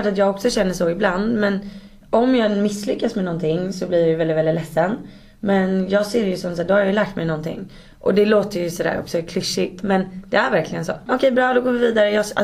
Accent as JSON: {"language": "Swedish", "town": "Saltsjöbaden", "region": "Stockholm County", "country": "Sweden", "tie": "born or raised there", "said": "Jag är uppvuxen i Saltis då, som jag sa. Så att jag har gått i samma skola från typ 1:an till 3:e ring."}